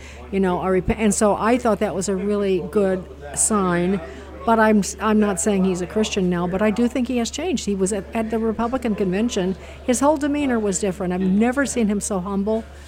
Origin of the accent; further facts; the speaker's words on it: Chicago, Illinois, United States; I'm from the Midwest. I'm from Chicago originally. And my husband and I have been in D.C. for years.